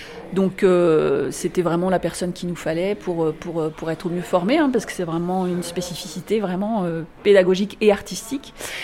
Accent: Réunion, France; ça fait une dizaine d'années que j'habite maintenant dans le Vercors, et avant ça j'ai grandi à La Réunion

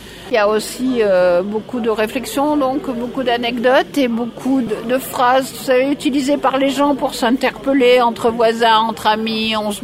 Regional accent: Saint-Marcellin, Auvergne-Rhône-Alpes, France; born there; now in Viriville, France; C'est un nom d'ici, de Saint-Marcelin, je suis née à Saint-Marcelin. Maintenant j'habite à Viriville

